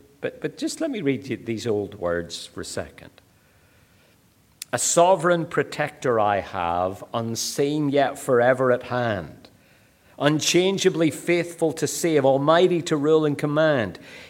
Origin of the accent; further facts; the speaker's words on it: Northern Ireland, United Kingdom; now in Australia; I'm happy to say I'm Irish. But then I grew up in Northern Ireland, which is part of the UK, so I'm British as well. I've been an Australian citizen for years.